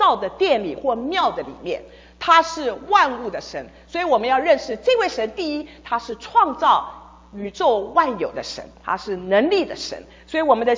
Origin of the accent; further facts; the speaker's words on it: Taiwan; 我从台湾，我在台湾出生长大的，我们的巷子从街头走到街尾就是住家而已哦。